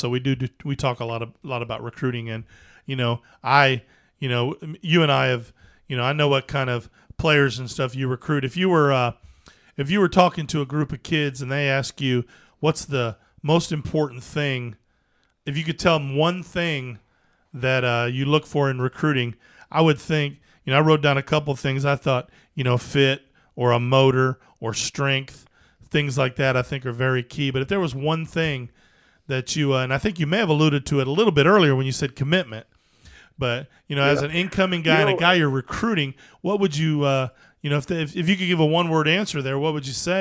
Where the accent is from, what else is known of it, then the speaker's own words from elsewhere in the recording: Indiana, United States; I'm from Indiana, so everybody knows, you know, Indiana, Kentucky.